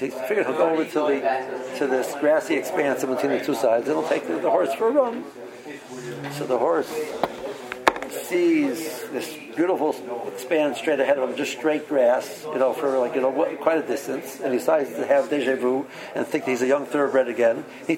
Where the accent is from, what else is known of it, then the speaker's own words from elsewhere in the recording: Cleveland, Ohio, United States; I'm from Cleveland